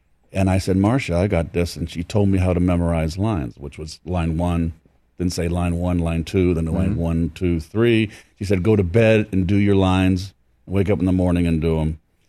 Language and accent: English; San Francisco, California, United States; Because when McCovey came up with the Giants, I'm from San Francisco.